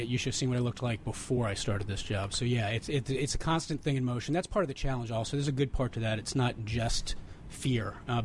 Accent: Washington, District of Columbia, United States; Fourth generation Washingtonian, one of the few.

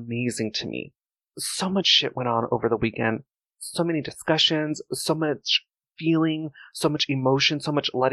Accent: Palmdale, California, United States; also born or lived in San Fernando Valley; Yeah, I was born and raised in the Valley, but my dad and my grandmother, which is his mother, lived in Palmdale. And so I grew up out there.

